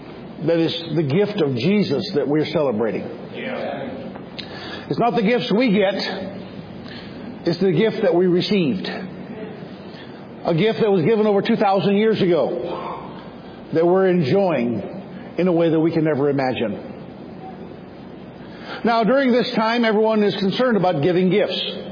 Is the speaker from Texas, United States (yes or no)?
yes; Temple, Texas, United States; born there; Now, I was born in Temple, Texas, about 2.5 hours south of here.